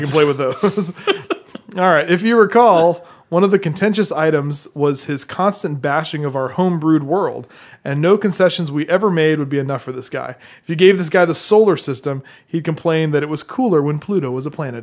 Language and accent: English; the South, United States; John, you can tell I'm from the South.